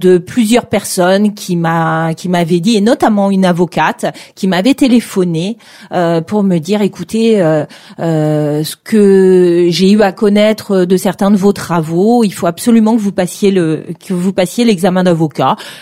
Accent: East, France; Je viens de l'Est de la France, voilà, j'ai fait toutes mes études à Nancy.

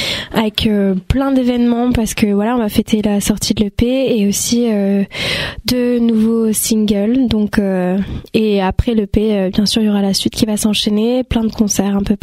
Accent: Vietnam; Mon enfance au Vietnam, on va le retrouver peut-être dans mes futurs sons.

